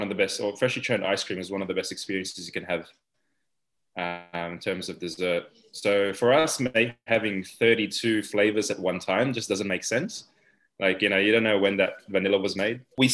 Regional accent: Hoppers Crossing, Victoria, Australia; I grew up in Hoppers Crossing, Tiny area.

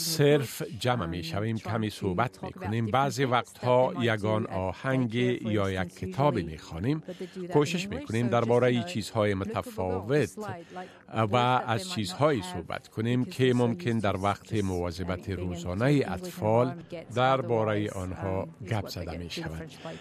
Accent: New Zealand; now in Melbourne, Australia; ما که در نیوزیلند بزرگ شدیم بیشتر این فرصت را داشتیم که با فرهنگ خود به تماس باشیم، چون در آنجا خانواده‌های خود را در دور و بر خود داشتیم.

